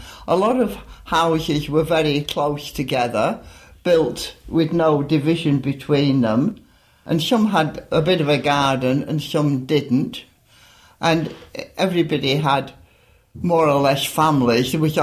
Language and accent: English; Manchester, North West England, United Kingdom; born there; I was born in Manchester, of Scottish parents, 29th of January 1929. So I am now 88 years old.